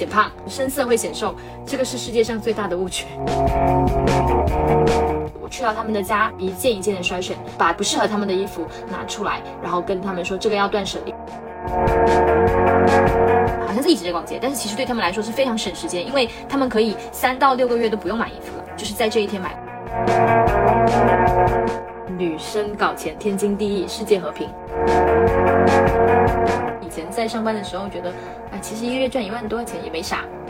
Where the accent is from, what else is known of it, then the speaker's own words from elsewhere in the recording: Shantou, Guangdong, China; 我自己是94年的，我是汕头的